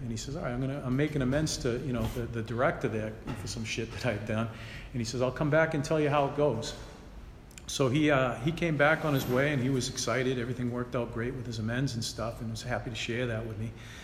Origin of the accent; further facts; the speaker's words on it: Plymouth, Massachusetts, United States; So I grew up in Plymouth. I still live in Plymouth.